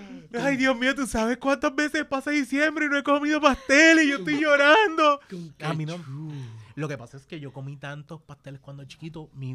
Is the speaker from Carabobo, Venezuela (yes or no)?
no; Cagua, Aragua, Venezuela; pues yo soy de Cagua.